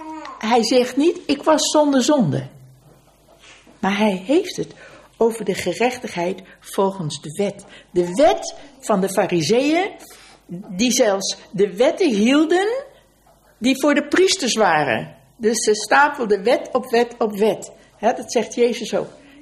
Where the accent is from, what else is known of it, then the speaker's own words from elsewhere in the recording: East Netherlands, Netherlands; Ik kwam niet uit Rotterdam. Maar ik kwam uit het oosten van het land. Maar ik sprak geen dialect of zo.